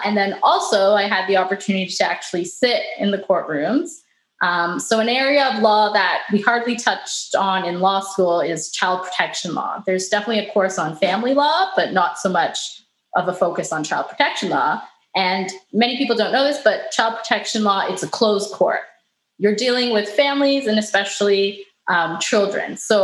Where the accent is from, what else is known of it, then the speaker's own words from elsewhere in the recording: Canada; I realized I'm an outsider from Canada coming to this African nation.